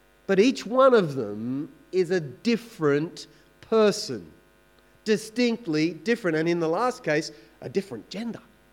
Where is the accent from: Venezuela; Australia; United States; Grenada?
Australia; I'm an Australian. I'm a male.